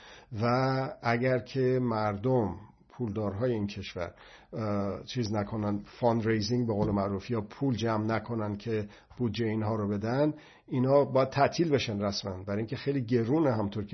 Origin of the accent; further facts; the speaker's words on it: Iran; حالا در مورد ما که ایرانی هستیم